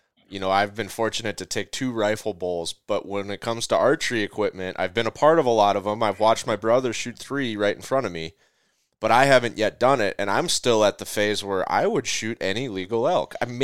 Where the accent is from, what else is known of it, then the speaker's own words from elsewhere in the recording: Minnesota, United States; someone like that's coming from Ohio or my home state of Minnesota